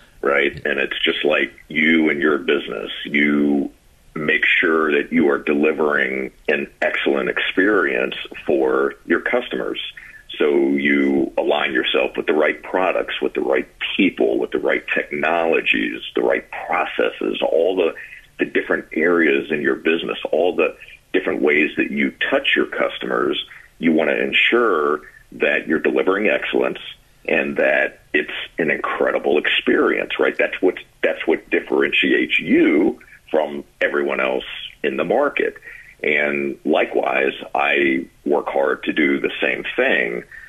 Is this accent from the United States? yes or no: yes; Richmond, Virginia, United States; moved away as an adult; also born or lived in Ohio; now in Florida, United States; So I was born and raised in Virginia, specifically Richmond, Virginia, and I lived there until I was around 19 or 20 years old, and then I moved to Ohio due to career choice and job opportunities.